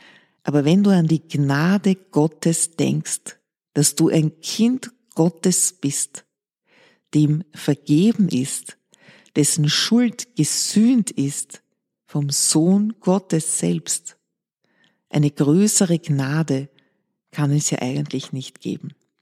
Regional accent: Ottakring, Vienna, Austria; Ich komme ja selbst aus Otterkring, also ich weiß über die Wiener Seele gut Bescheid.

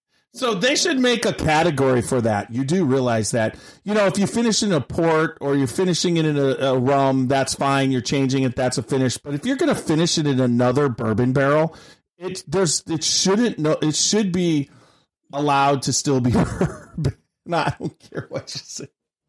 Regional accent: Milwaukee, Wisconsin, United States; She's from my hometown, Milwaukee, where I was born.

